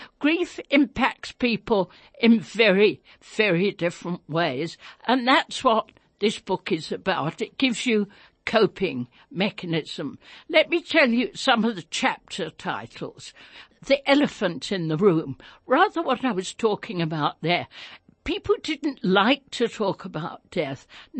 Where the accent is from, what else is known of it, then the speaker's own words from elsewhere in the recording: London, United Kingdom; I'm, as you know, I'm English. I was born in London.